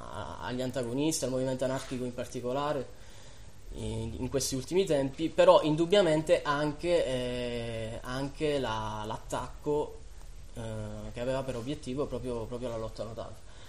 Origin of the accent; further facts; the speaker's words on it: Trentino-Alto Adige, Italy; accent: Trentino; No, sono trentino d'adozione, nato a Trento, però sono del sud. Del sud di Rovereto, belle parti.